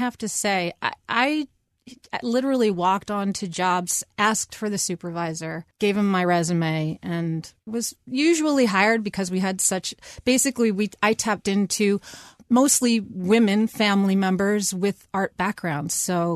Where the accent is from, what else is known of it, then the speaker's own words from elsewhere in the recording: Quakertown, Pennsylvania, United States; I'm from Quakertown, that little town off of the Turnpike.